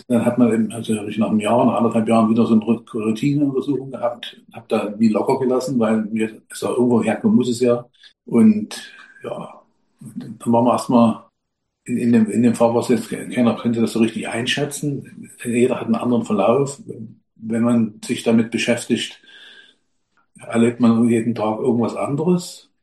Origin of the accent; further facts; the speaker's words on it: Saxony, Germany; Also wir kommen aus der Nähe von Dresden, sind unterschiedlich alt, bisschen sehr unterschiedlich. Vielleicht ist es ja auch nicht ganz so leicht gewesen am Anfang. Ich bin 64 und Christina ist 78.